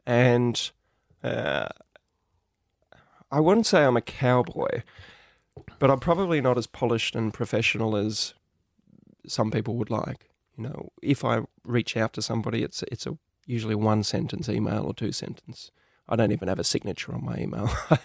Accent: Australia; us growing up in Australia, we had Peter Russell Clark, we had Bernard King.

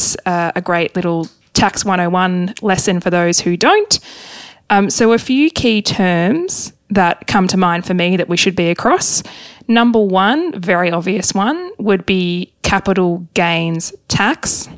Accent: Hobart, Tasmania, Australia; you're heading to Hobart, my hometown, on Friday.

